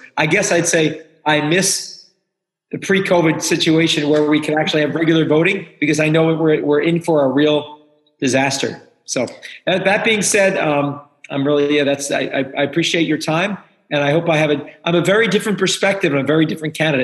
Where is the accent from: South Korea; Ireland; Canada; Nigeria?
Ireland; I'm Irish, so we have bars at our houses.